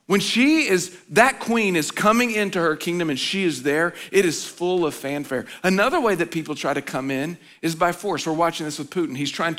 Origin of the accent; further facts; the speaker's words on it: Oklahoma, United States; again, I grew up in Oklahoma.